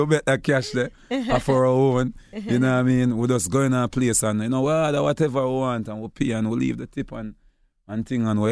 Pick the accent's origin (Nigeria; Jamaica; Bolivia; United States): Jamaica; Because as we say, we as Jamaican, we're very bossy, you know?